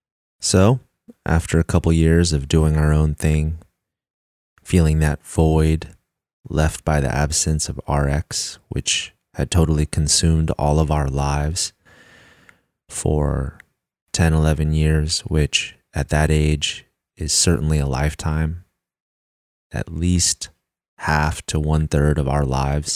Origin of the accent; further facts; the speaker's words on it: California, United States; As a Californian, I always thought that name was funny because I never saw skating or surfing at any of the festivals